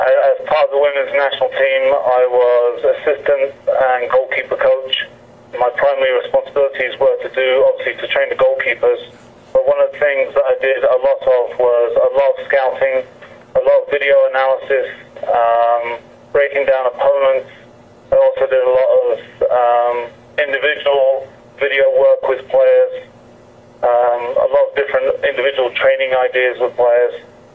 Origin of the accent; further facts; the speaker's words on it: England, United Kingdom; now in United States; Originally, obviously, growing up in England, everyone is mad about the sport of soccer, or football, as we call it. I originally came over to the States just on a holiday